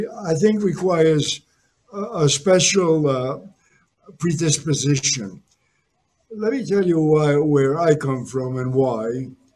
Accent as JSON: {"language": "English", "country": "Spain", "moved": "yes", "lives_now": "United States", "said": "But we came from Spain, December 22, 1937, struggled tremendously, experienced real grinding poverty, and this country lifted me up, educated and enriched me, and made me comfortable."}